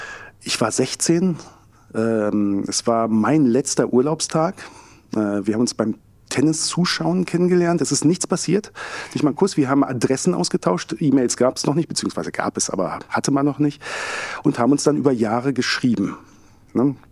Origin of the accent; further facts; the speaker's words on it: Northern Germany, Germany; now in Graz, Austria; ich habe damals natürlich noch als Kind in Norddeutschland gelebt